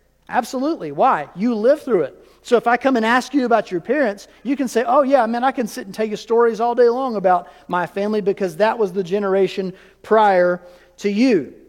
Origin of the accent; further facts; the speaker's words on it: North Carolina, United States; because I'm from the Piedmont. Y'all call it the flatlands. It's really not as flat. You keep going toward the coast, it gets flatter, right, Jan?